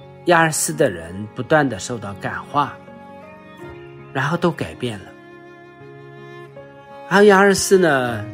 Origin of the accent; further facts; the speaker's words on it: China; 我们中国人说，身在福中不知福，拥有的是不珍惜的，要失去的我们才知道珍惜。